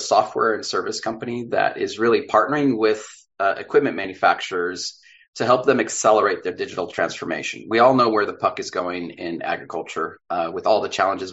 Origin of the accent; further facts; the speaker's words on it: California, United States; I was born and raised a farmer in Northern California.